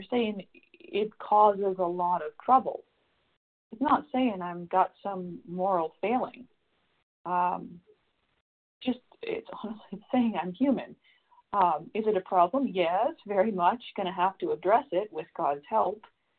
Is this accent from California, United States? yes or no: no; Maine, United States; But I'm from Maine. We're kind of in the woods. We don't have any of those programs in the state.